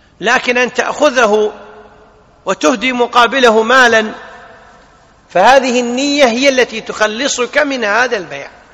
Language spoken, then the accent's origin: Arabic; Kuwait; عندنا في الكويت الحمد لله هناك مؤسسة خاصة هيئتها الدولة للعناية بخدمة القرآن والسنة